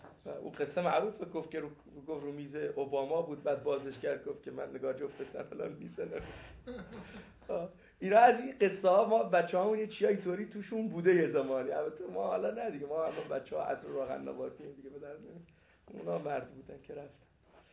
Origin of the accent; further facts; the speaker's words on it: Tehran, Tehran Province, Iran; چون این عبده ما تهرانیم